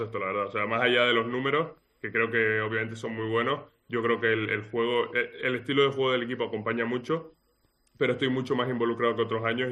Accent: Spain; Estoy adaptado a la cultura, pero yo soy español. Vamos, eso no me lo quita nadie

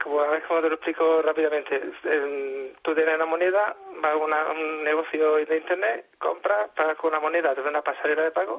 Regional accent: Spain; siendo español

